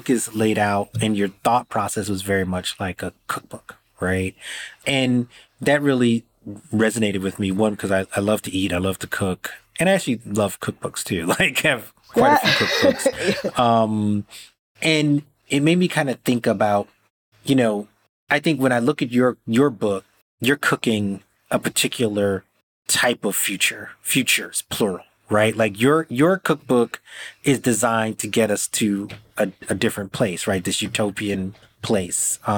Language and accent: English; Brooklyn, New York, United States; I'm West Indian, but I was born here and I bring Brooklyn into every room that I go into, right? Like I carry Brooklyn on my back in a very passionate way.